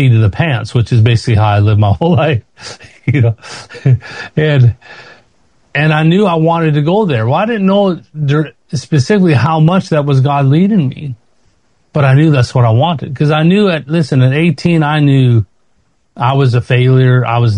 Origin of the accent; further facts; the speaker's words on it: Canada; because as Canadian, you're allowed 6 months.